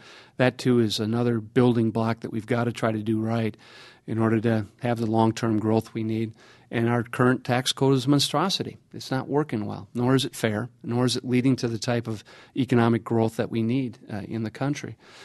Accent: Wisconsin, United States; And as a lifetime resident of this state, my home state, I am concerned about the future direction that has occurred.

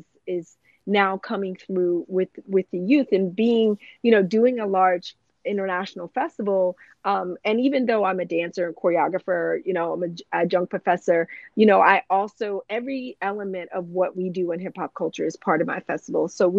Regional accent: Philadelphia, Pennsylvania, United States; I'm from, you know, I'm also from Philly. So my, you know, my connection Philly, to music, yeah.

